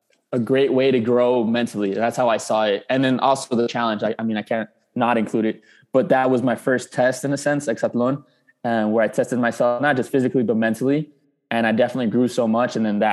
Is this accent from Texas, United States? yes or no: yes; El Paso, Texas, United States; I started since I was 5 years old playing here in, I'm from El Paso, Texas. So this is where I played my entire life. And then I went out to play in Phoenix, Arizona, a university out there.